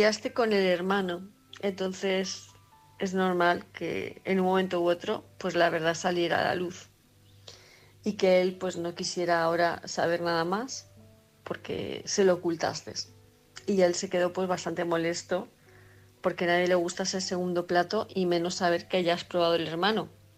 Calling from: Palma de Mallorca, Balearic Islands, Spain; de Palma de Mallorca.

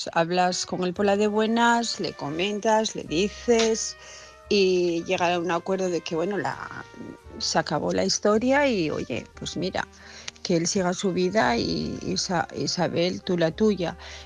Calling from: Asturias, Spain; de Asturias y yo pues estoy totalmente de acuerdo contigo

